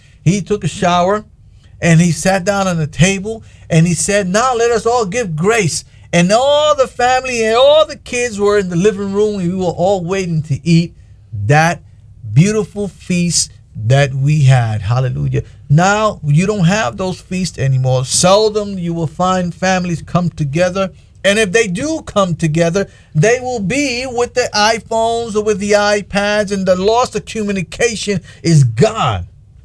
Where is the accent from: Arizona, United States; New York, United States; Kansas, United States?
New York, United States; New York City; I'm from the South Bronx, New York also. So I know what it is to live on that dumb street, some concrete jungles.